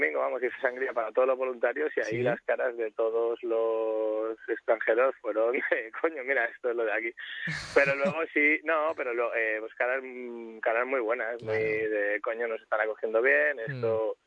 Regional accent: Madrid, Community of Madrid, Spain; Yo soy de Madrid, sí.

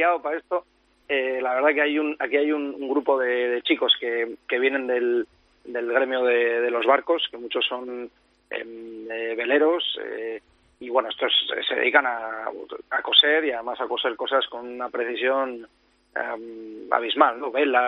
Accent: Hondarribia, Basque Country, Spain; now in Palma, Spain; Yo soy de Hondarribi, de un pueblito allá al lado de San Sebastián, pero ahora estoy viviendo en Palma de Mallorca.

